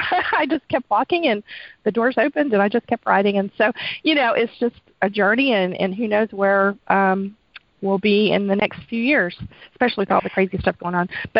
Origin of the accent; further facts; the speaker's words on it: Texas, United States; now in Oregon, United States; I am a seventh-generation Texan and on both sides of my family. So I'm very Texan, but in 2010 we moved to Oregon.